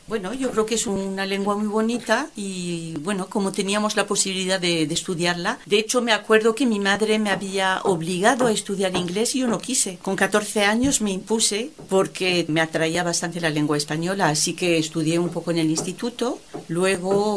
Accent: Algeria; Spanish is a second language; also born or lived in Algiers; Bueno, no soy de Argel, pero he vivido bastante tiempo en Argel.

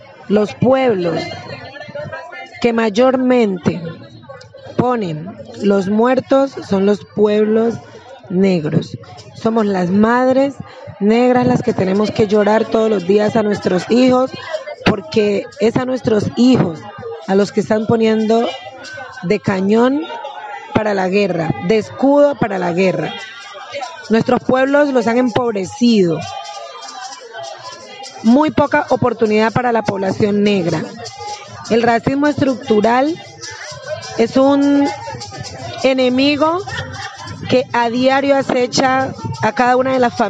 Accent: Colombia; exigimos que seamos tratados con las mismas condiciones como colombianos y como hijos de esta patria

